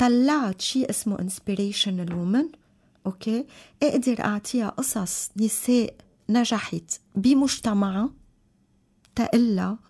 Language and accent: Arabic; Lebanon; وانا اكيد كلبنانية عندي هيدا اذا بدي كل جانب